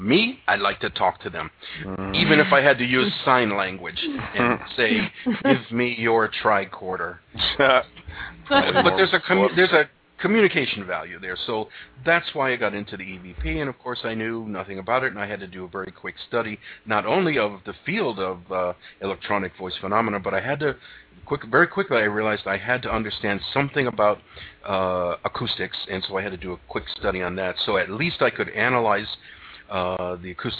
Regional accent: Connecticut, United States; now in Priest River, United States; returning to Connecticut, I lived there for 3 years, my home state, and I decided I wanted to go out west.

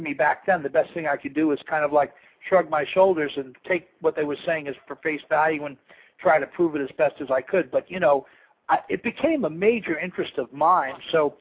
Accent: New York, United States; I grew up on Long Island. You know, I lived in a block where there were a lot of former government people and, you know, ex-military.

